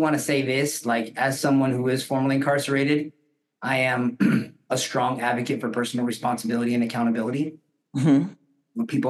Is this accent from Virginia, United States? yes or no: no; Happy Valley, California, United States; So, I am from Shasta County. Mm-hmm. My parents and I lived out in Happy Valley, and I actually attended West Valley High School.